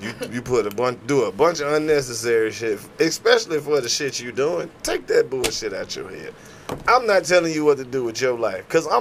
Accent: Mississippi, United States; Like, when I tell people I'm from Mississippi, like, oh, okay.

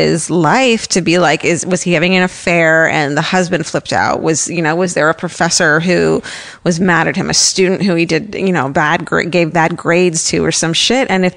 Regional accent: Oak Park, Illinois, United States; I grew up in Oak Park, Illinois.

